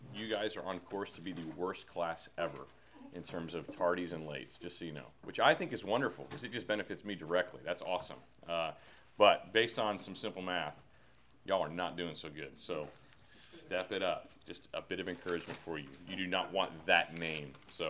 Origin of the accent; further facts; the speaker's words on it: Texas, United States; I'm from Texas. How about Davy Crockett?